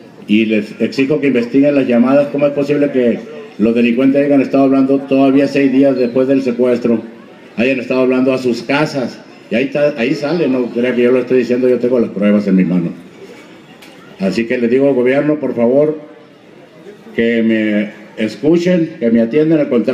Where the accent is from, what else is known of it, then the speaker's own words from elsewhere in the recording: Sonora, Mexico; Vengo desde Sonora